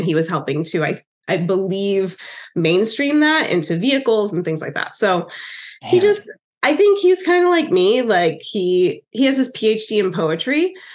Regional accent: New York, United States; And so since I'm from New York as a kid, I always wanted to get back.

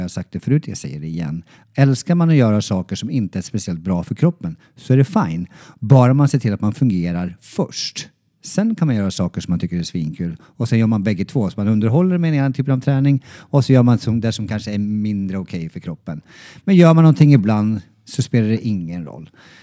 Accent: Norrland, Sweden; jag är från Norrland.

